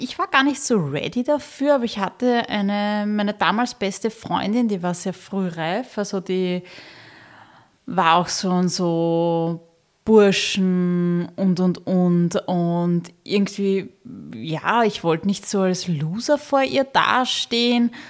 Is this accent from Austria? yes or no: yes; Berndorf, Lower Austria, Austria; also born or lived in Zimbabwe; also mich in Berndorf vorstellen. Und ich meine, wir sind 1984 nach Österreich gekommen. Also ich war 4 Jahre alt.